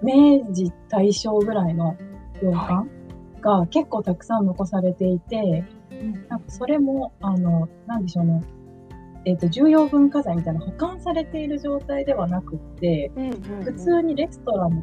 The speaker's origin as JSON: {"language": "Japanese", "region": "Shizuoka", "country": "Japan", "tie": "born or raised there", "moved": "as an adult", "lives_now": "Kyoto, Japan", "said": "実は京都には、大学に進学するときに、地元の静岡から引っ越してきたのが始まりで、そこから、2008年に引っ越してきて12年間ずっと京都が好きになってしまって住んでいまして"}